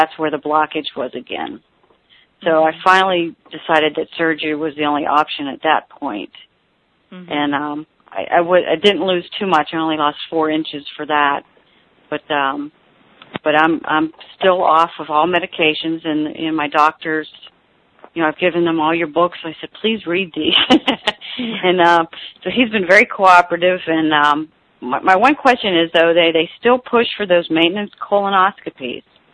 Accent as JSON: {"language": "English", "town": "Pittsburgh", "region": "Pennsylvania", "country": "United States", "said": "I'm from Pittsburgh."}